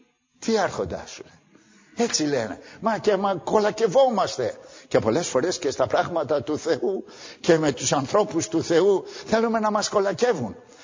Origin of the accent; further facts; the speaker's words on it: Athens, Attica, Greece; από τότε που γεννήθηκα εδώ, στα Εξάρχεια, μέχρι τα 15 μου χρόνια